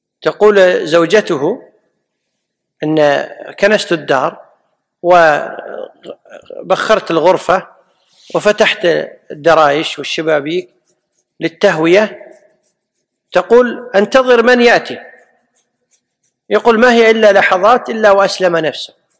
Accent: Kuwait; عندنا بالكويت

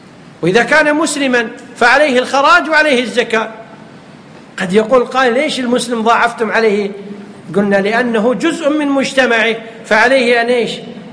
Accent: Kuwait; يمكن يسميه عندنا في الكويت شو يسمونه

